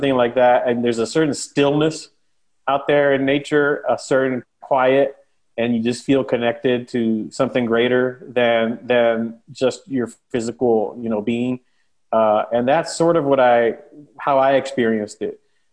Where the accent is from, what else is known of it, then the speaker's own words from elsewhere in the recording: Brownsville, Texas, United States; obviously I grew up in Brownsville. And as you mentioned, I recreated the border town, sister cities on both sides of the river